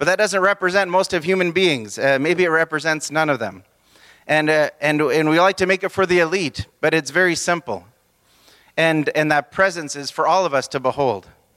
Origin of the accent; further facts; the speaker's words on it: Saint-Pierre, St. Pierre & Miquelon; I come from Saint-Pierre. I've been born and raised in Saint-Pierre my whole life. We're not naturalized French people, though.